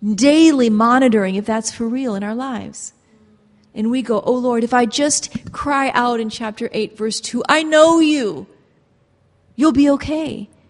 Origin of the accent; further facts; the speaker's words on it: United States; I'm an American, I'm a wife, I'm in a crisis, this is hard, pain hurts, I can't help it.